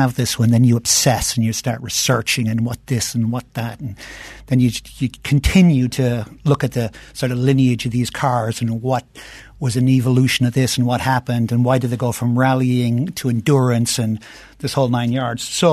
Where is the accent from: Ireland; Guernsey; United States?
Ireland; So I grew up in Ireland and in the 60s and 70s, more to 70s, and we didn't have a lot going for us.